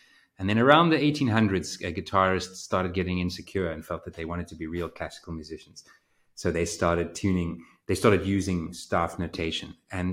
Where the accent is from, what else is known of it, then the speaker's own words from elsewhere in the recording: South Africa; I'm from South Africa.